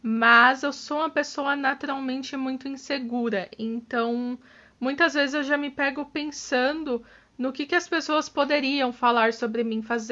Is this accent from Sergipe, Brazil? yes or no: no; São Caetano do Sul, São Paulo, Brazil; tenho 26 anos, sou de São Caetano do Sul, São Paulo.